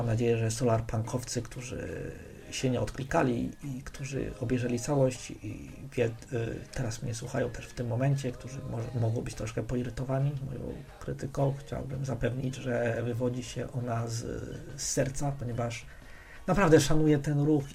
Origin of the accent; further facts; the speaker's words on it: Podlaskie Voivodeship, Poland; urodziłem się na Podlasiu. Całe życie mieszkałem i teraz też mieszkam na Podlasiu i jestem z Podlasia i mam związane z tym kulturowe przywileje